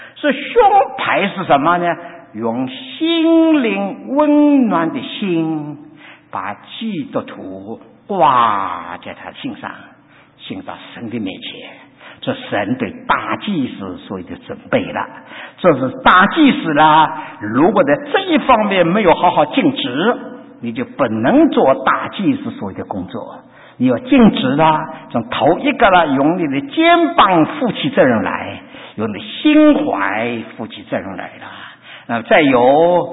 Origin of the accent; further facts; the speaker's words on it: China; 也影响到我们中国人同胞身上